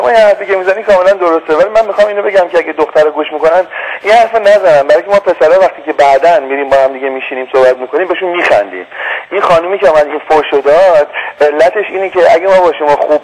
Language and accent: Persian; United States; ما الان تو آمریکا بزرگ شدیم، من ایران بلد نیستم، 23 سال اینجا بودم.